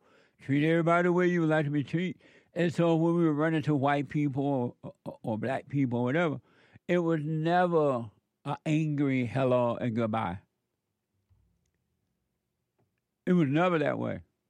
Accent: Alabama, United States; I remember when I was growing up. Number one, I'm growing up in Alabama there.

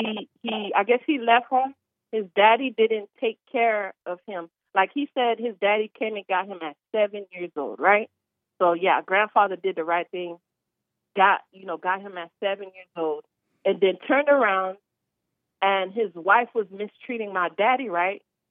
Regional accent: Miami, Florida, United States; born there; I was born in America. I was born in Miami, right? Little Haiti. But he Haitian.

